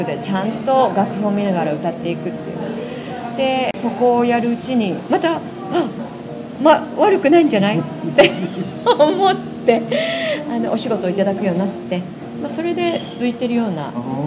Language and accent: Japanese; Kurashiki, Okayama, Japan; 10歳で、私地元倉敷なんですけど、